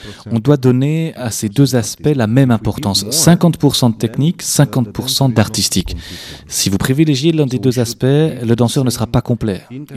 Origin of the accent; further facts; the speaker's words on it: Bucharest, Romania; J'ai fait de la pédagogie à l'université chez moi à Bucarest.